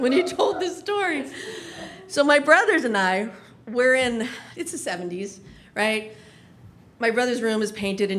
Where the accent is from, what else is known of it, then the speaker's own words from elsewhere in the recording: Riverside, California, United States; All right, so I grew up in Riverside, California, and I have five brothers.